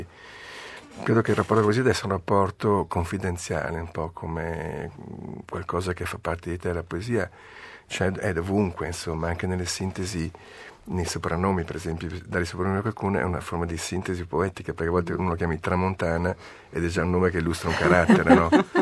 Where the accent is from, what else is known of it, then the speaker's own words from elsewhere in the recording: Veneto, Italy; Io sono veneto e sono nato in un territorio dove essere cattolici faceva parte della nostra cultura